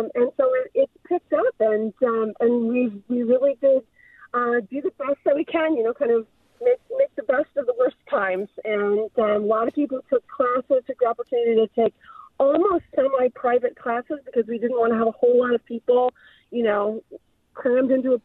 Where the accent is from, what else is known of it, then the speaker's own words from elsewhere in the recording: Indiana, United States; In high school, I begged my dad for us to take scuba diving lessons. I grew up in Indiana.